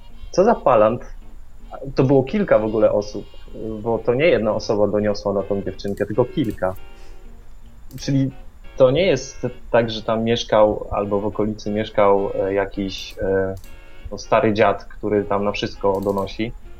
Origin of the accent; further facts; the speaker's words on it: Poznań, Greater Poland Voivodeship, Poland; Właśnie, ja jestem z Poznania